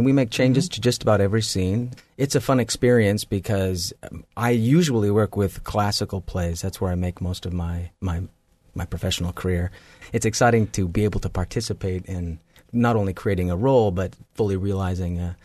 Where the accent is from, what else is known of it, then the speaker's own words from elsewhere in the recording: Whittier, California, United States; now in New York, United States; Well, I grew up in Whittier, California, which is right outside of Los Angeles, and I headed east as soon as I could.